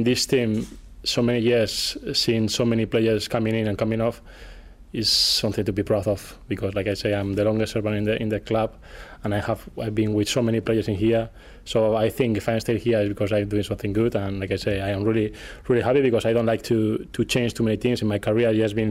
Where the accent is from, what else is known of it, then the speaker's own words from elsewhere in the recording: Basque Country, Spain; Yeah, I think in the Basque country we are more English than in the south, for example.